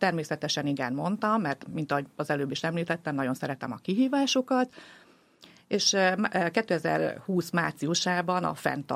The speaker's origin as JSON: {"language": "Hungarian", "town": "Miskolc", "region": "Borsod-Abaúj-Zemplén", "country": "Hungary", "tie": "born there", "said": "Származásomat tekintve miskolci születésű vagyok. Közel 40 éves koromig Miskolc melletti kisvárosban éltem."}